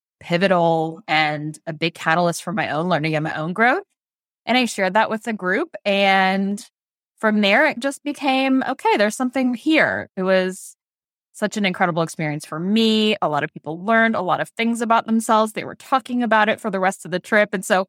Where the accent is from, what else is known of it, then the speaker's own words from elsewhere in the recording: Columbus, Indiana, United States; I was born and raised in Columbus, Indiana, so I am a Southern Indiana girl at heart.